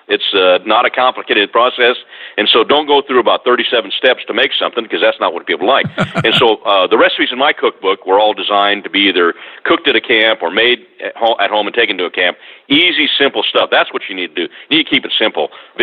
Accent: Missouri-Nebraska area, United States; now in South Texas, United States; I'm originally from the Missouri-Nebraska area.

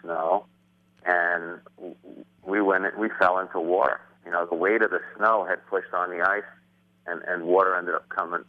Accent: Queens, New York, United States; I'm from Queens, right? I don't have experience with this.

